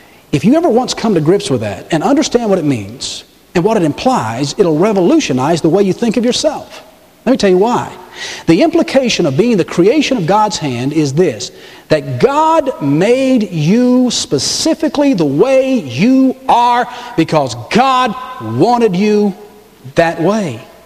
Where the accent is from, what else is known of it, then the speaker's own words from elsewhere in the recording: Atlanta, Georgia, United States; born there; The day I was born in Georgia Baptist Hospital in Atlanta, Georgia. My family was not Baptists, to say the least.